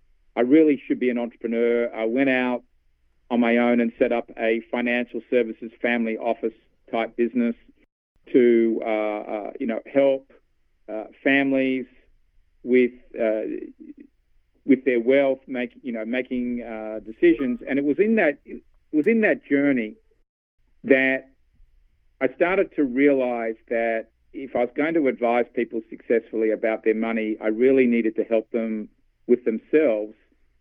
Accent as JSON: {"language": "English", "town": "Sydney", "region": "New South Wales", "country": "Australia", "moved": "as an adult", "lives_now": "Atlanta, United States", "said": "I wasn't born in Atlanta, Georgia. I came from Sydney, Australia, although I now live here in the United States in Atlanta."}